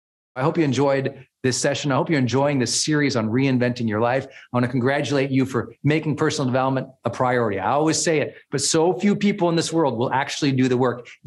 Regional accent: Montana, United States; also born or lived in Puerto Rico; now in California, United States; I was a Montana kid.

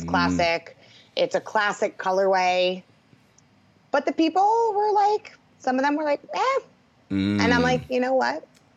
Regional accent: New Jersey, United States; I'm from Jersey, and I just, you know, the Jersey Shore gets a bad rap.

